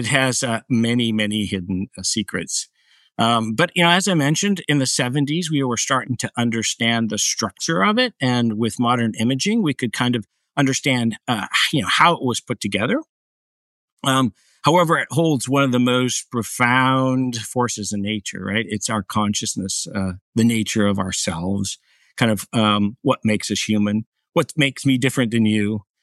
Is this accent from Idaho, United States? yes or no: yes; Idaho, United States; So I grew up in the United States in Idaho.